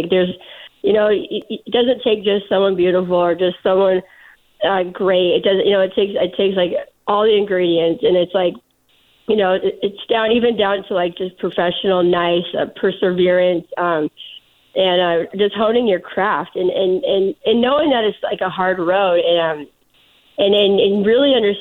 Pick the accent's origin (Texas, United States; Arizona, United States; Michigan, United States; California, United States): Arizona, United States; I grew up in Arizona, like you said earlier